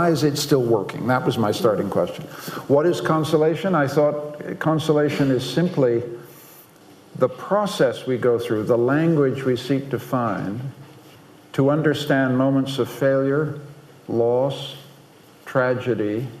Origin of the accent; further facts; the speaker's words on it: Canada; in a little hillside in Quebec, I'm Canadian